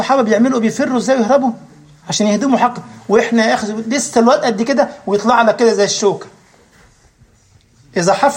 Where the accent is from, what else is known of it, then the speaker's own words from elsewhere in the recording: Egypt; كان زمان عندنا في مصر اخ راح جاب مصليه ب5 ريال